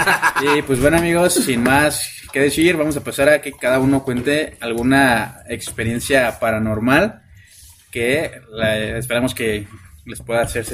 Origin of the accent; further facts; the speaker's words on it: Mexico; para nosotros como mexicanos representa el Día de Muertos.